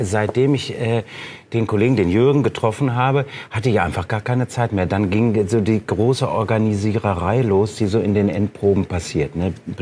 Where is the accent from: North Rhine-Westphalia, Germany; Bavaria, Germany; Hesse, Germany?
North Rhine-Westphalia, Germany; naja, sieht ein bisschen aus wie meine Heimat, so Gelsenkirchen oder Bochum